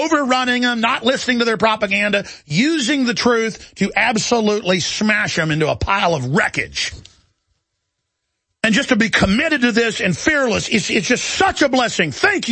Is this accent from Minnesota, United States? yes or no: no; Texas, United States